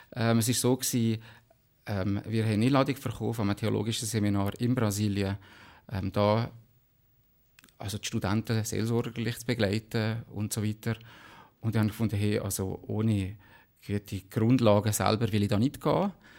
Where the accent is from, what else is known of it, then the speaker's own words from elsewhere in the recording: Valais, Switzerland; Aber die können sehr gut Walliserdeutsch. Von daher fühle ich mich schon als Walliser.